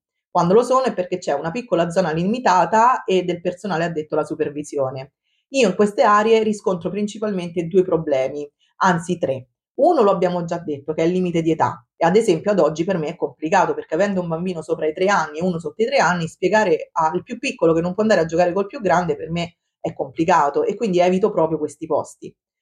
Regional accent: Rome, Lazio, Italy; Io poi sono di Roma e mi sono concentrata nella mia città, che è enorme e dovrebbe essere piena di possibilità.

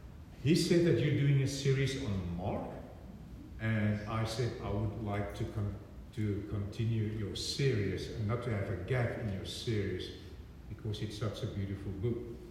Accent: Cape Town, Western Cape, South Africa; accent: South African; moved away as an adult; also born or lived in Canada; I don't speak with an Alabama accent, I speak with a South African accent. Born and raised in Cape Town, I got my training in Stellenbosch

